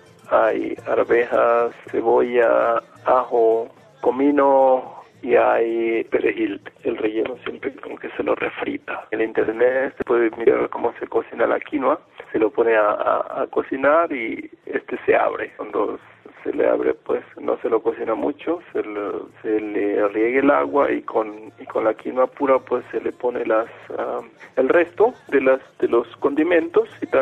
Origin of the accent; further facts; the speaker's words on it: Ecuador; now in Germany; un producto que tenga que ver con mi lugar de donde yo vengo del Ecuador